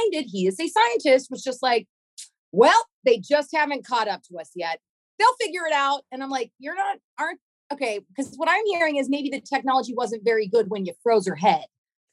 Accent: Burbank, California, United States; born there; I was born in Burbank, and I have vowed to die in Burbank with Sabrina

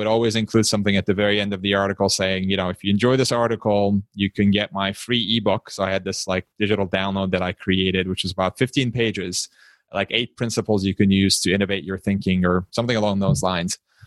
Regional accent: Istanbul, Turkey; I grew up in Istanbul, Turkey, and in this tiny apartment, our electricity supply was really unreliable.

